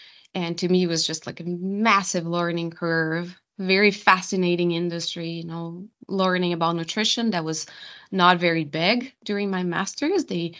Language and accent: English; Brazil; the one thing that was really beautiful about my hometown and still is just the wine production. It's one of the biggest wine production areas in Brazil.